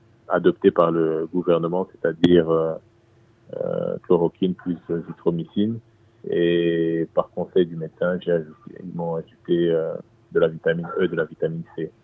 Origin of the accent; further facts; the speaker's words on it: DR Congo; Chez nous, en République démocratique du Congo